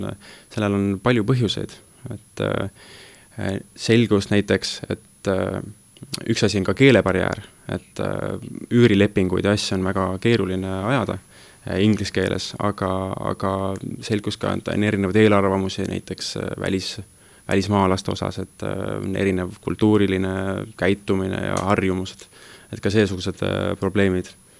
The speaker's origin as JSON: {"language": "Estonian", "town": "Tartu", "region": "Tartu County", "country": "Estonia", "said": "Tervist, mina olen tegelikult tartlane."}